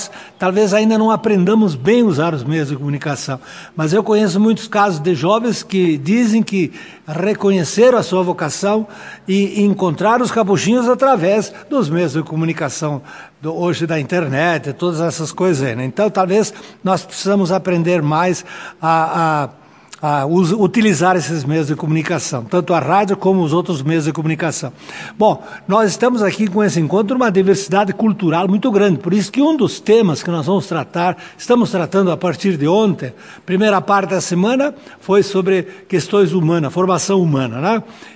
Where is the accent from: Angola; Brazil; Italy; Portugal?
Italy; Portuguese is a second language; Como um italiano como eu, que praticamente sou italiano, né?